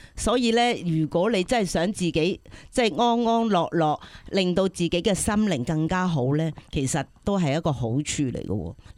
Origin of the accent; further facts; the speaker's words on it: China; 咁我哋中國人啊嘛，中意飲茶